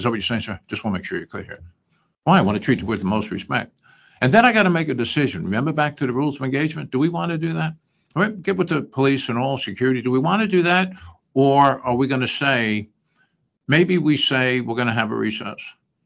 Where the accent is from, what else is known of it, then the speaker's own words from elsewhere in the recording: United States; And I always find it so fascinating being an American.